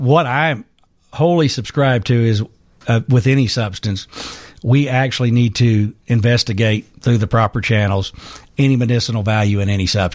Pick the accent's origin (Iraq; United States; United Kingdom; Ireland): United States; Kentucky; And I come from, I'm from Kentucky